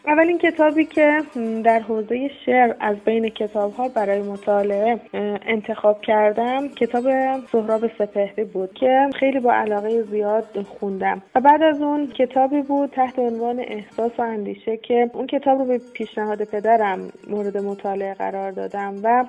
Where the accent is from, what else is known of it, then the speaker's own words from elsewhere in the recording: Kashan, Isfahan, Iran; born there; من دهمین روز پاییز سال 1361 در یه خانواده فرهنگی در کاشان متولد شدم.